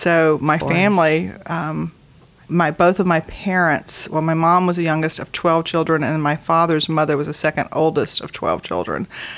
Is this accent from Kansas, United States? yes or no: no; Forest, Mississippi, United States; I'm from Mississippi originally, a very small town in the middle of Mississippi called Forest. It's where I grew up and where almost all of my family still is.